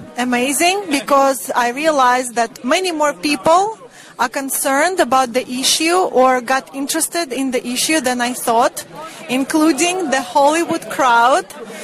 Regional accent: Russia; English is a second language; I'm originally from Russia, and my entire family are military officers.

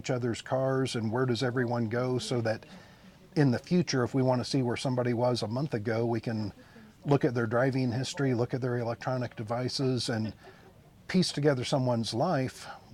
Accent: Indiana, United States; I'm from Indiana, and we accomplished that through a gasoline tax.

